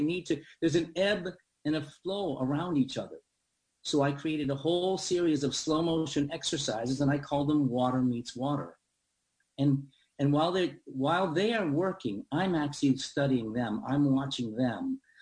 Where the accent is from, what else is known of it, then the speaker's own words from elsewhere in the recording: Boston, Massachusetts, United States; when I was a young boy growing up in Boston